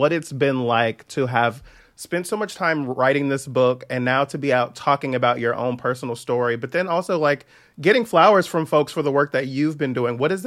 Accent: Richmond, California, United States; I have so much family in Oakland, and I grew up in Richmond.

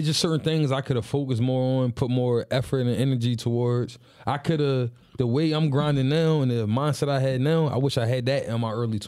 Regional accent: Philadelphia, Pennsylvania, United States; born there; I was born in Germantown. Spent a little bit of time in North, between North and Germantown.

